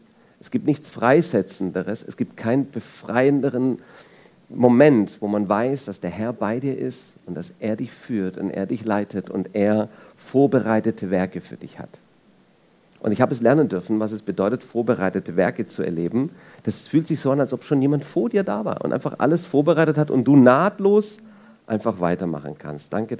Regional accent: Germany; Ich komme aus Italien ursprünglich. Das muss ich wirklich so betonen. Ich bin nämlich in Deutschland geboren und in Deutschland groß geworden. Aber ich bin der Erste aus der Familie, der außerhalb Siziliens sozusagen groß geworden ist.

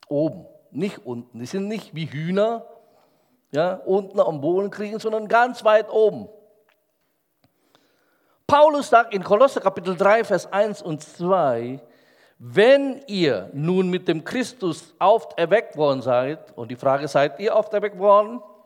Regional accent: Indonesia; German is a second language; moved away as an adult; now in Germany; Ich komme aus Indonesien, bin mit 19 nach Deutschland gekommen, wollte Medizin studieren

